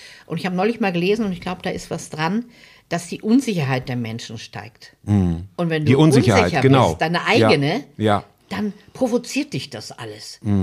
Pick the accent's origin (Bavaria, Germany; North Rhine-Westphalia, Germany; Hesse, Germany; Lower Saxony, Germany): Lower Saxony, Germany; Hanover; Ich bin aus Norddeutschland eigentlich.